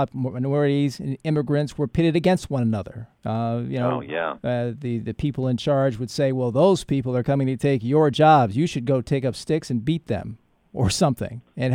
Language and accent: English; Detroit, Michigan, United States; I'm from Detroit. I know all about Vincent Chin.